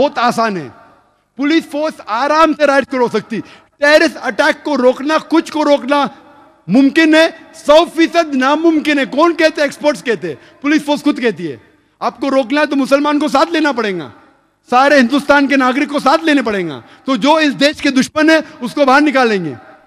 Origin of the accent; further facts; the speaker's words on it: India; मैं इंडियन हूं